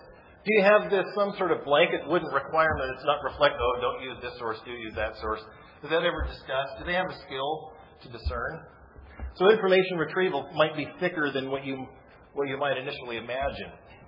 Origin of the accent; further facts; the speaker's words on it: Pacific Northwest, United States; I'm from the Pacific Northwest, and I always gravitate to sources from.